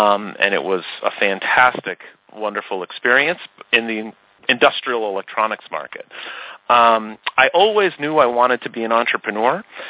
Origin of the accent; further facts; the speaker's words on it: Belmont, Massachusetts, United States; my hometown is Belmont, which is just outside of Boston, about 6 miles from downtown.